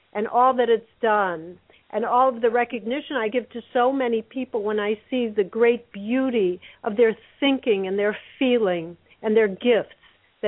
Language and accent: English; Highland Park, Illinois, United States; I grew up in a suburb of Chicago known as Highland Park.